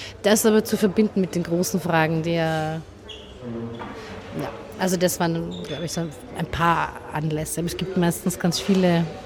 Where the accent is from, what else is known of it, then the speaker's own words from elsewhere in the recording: Carinthia, Austria; Und das haben grundsätzlich, glaube ich, bei mir als Kärntner Slowenien alle erwartet